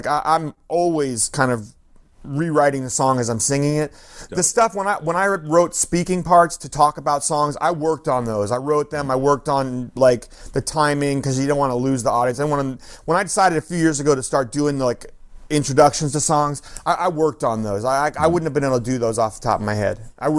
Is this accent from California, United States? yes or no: yes; Oakland, California, United States; I grew up in Oakland, man.